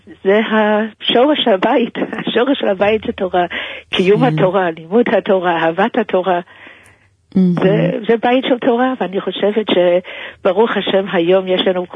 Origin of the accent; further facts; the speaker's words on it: United States; now in Israel; אני באה מארצות הברית